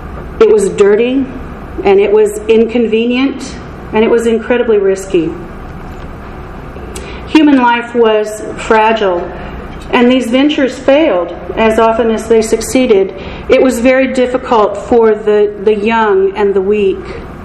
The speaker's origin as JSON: {"language": "English", "region": "Oklahoma", "country": "United States", "tie": "born or raised there", "said": "I was born and raised in Oklahoma, and it's a land of red clay and tall thermometers. I was a city girl, but I have pioneer DNA on both sides of the family."}